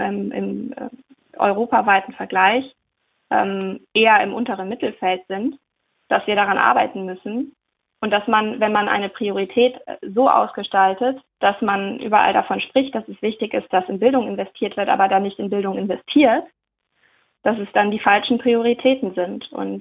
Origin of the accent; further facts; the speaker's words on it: Schleswig-Holstein, Germany; Ich komme jetzt aus Schleswig-Holstein, da sind wir auch eher eine ländlich geprägte Region.